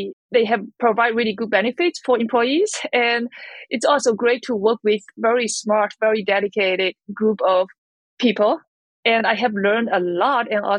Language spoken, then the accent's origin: English; China; English is a second language; moved away as an adult; also born or lived in Massachusetts; now in Boulder, United States; and I live in Boulder, Colorado, but I was born and raised in China and I went to college there.